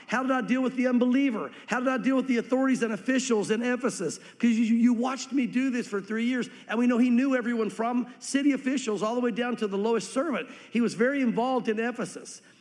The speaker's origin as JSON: {"language": "English", "region": "Tennessee", "country": "United States", "also_born_or_lived": "Santa Fe", "said": "And I'm from Tennessee, but I lived out west for about 7 years in Santa Fe."}